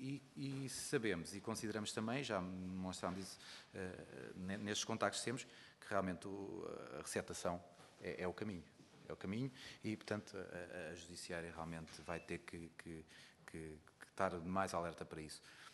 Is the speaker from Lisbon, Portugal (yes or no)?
no; Santarém, Portugal; eu próprio sou de Santarém e tenho debatido várias vezes com assuntos destes